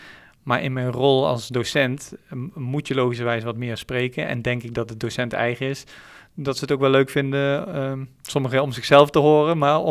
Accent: Nijmegen, Gelderland, Netherlands; ik kom uit Nijmegen.

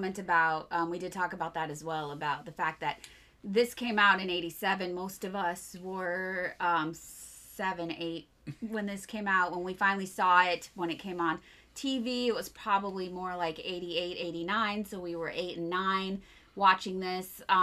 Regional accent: Chicago, Illinois, United States; I grew up in the Chicagoland area, seeing an 80s movie that was based in the Chicagoland area.

